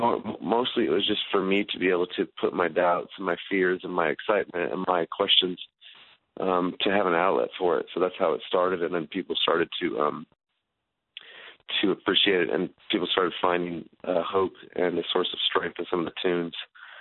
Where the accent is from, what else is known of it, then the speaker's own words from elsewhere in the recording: Nebraska, United States; I grew up in Nebraska, which isn't far from you.